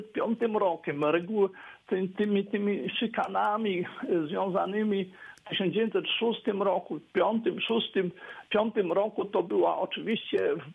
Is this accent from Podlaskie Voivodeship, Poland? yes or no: yes; Łomża, Podlaskie Voivodeship, Poland; born there; ja urodziłem się w Łomży